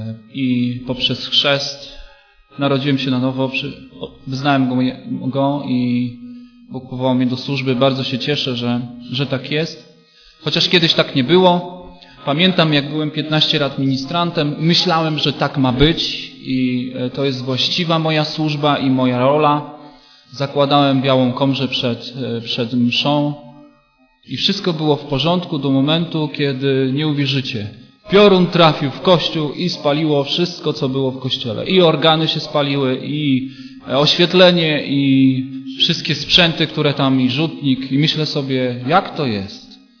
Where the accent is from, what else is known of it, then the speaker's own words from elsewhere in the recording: Strzemboszów, Świętokrzyskie Voivodeship, Poland; jestem ze Strzemboszowa. Stamtąd pochodzę. To jest województwo świętokrzyskie.